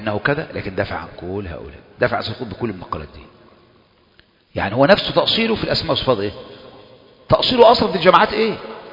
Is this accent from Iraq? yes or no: no; Egypt; إحنا بقى عندنا في مصر